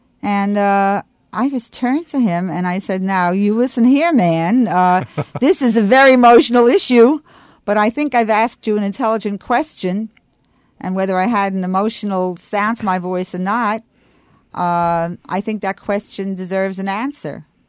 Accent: New York, United States; accent: New York accent; So he immediately started imitating my New York accent, right?

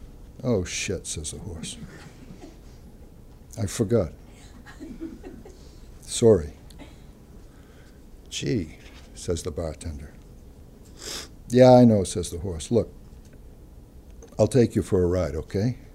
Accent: Massachusetts, United States; It's next door to the town I grew up in Massachusetts

